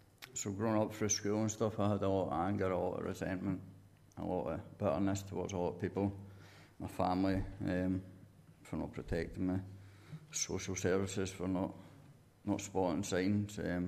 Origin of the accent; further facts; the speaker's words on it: St Andrews, Scotland, United Kingdom; So I grew up in St Andrews in Fife. Come from a big family.